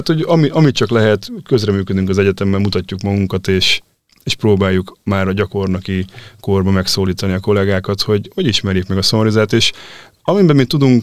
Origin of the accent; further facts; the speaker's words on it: Pécs, Baranya, Hungary; egyébként magam is pécsi származású vagyok